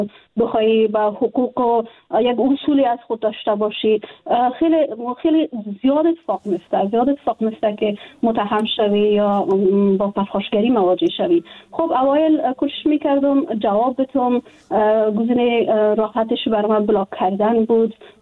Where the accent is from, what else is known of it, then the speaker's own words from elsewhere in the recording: Afghanistan; جدا از اینکه وطن ما است، خانواده ما است، دوستای ما هستن، ما در افغانستان بزرگ شدیم، تحصیل کردیم، کار کردیم،